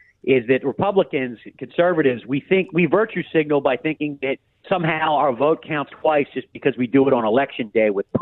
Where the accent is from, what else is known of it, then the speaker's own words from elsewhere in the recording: Philadelphia, Pennsylvania, United States; I'm from Philadelphia. I'm sure the audience can hear that.